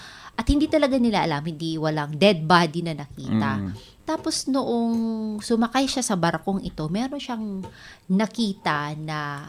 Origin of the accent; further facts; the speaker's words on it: Northern Samar, Philippines; Ako taga Northern Samar ako.